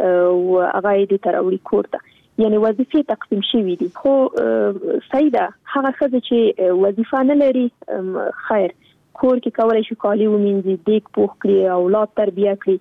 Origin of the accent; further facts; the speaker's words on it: Afghanistan; زه خو شخصا په جګړه کې پیدا شوی یم، دا په جګړه کې را لویه شولم او خاتمې زه فکر کوم په جګړه کې بیلي. یعنی د انسانانو نه امیدونه اخیستي دي په دغه هېواد کې د سولې.